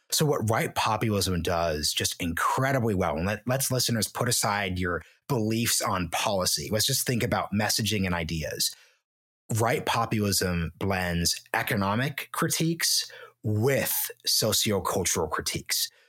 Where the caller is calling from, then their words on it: Austin, Texas, United States; I'm doing this from Austin, Texas, where I live.